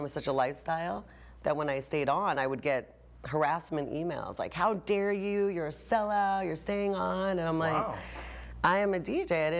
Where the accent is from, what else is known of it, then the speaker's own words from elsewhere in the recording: New York, United States; accent: New York; I had a very thick New York accent because I'm from New York originally.